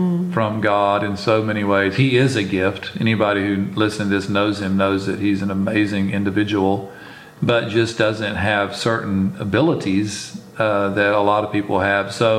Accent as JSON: {"language": "English", "country": "South Africa", "said": "I've got to lose that. I've got to lose ever being South African."}